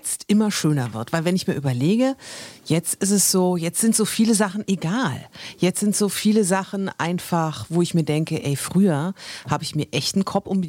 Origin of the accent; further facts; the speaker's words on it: Germany; Egoismus ist ja so wichtig und es ist ja so ein negativ besetztes Wort bei uns in Deutschland.